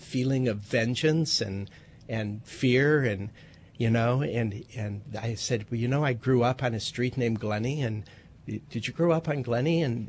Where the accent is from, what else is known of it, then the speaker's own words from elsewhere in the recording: Waterloo, Iowa, United States; So when I was a child growing up in Waterloo, Iowa, I lived across the street from a bully.